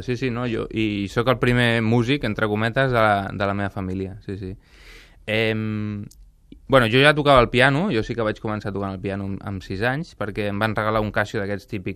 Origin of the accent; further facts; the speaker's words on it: Sant Boi de Llobregat, Catalonia, Spain; que jo sóc de Sant Boi